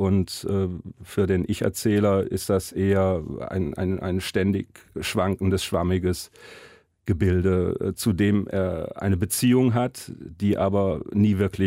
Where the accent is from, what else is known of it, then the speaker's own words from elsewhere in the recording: Karlsruhe, Baden-Württemberg, Germany; also born or lived in Düsseldorf; now in Cologne, Germany; ich bin in Karlsruhe geboren und aufgewachsen, danach nach Düsseldorf gegangen für einige Jahre. Seit gut 20 Jahren wohne ich in Köln mit Abstechern ins Fürstentum Liechtenstein.